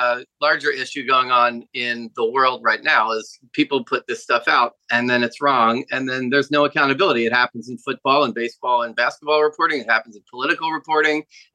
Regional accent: Jamaica; I should mention that I'm also originally from Jamaica

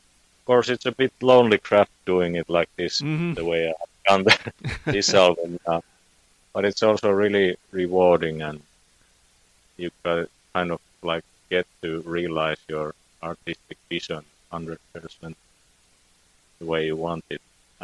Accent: Finland; first language fi; English is a second language; Yeah, my native tongue is Finnish, so it's Suomi. But I've always made songs in English language.

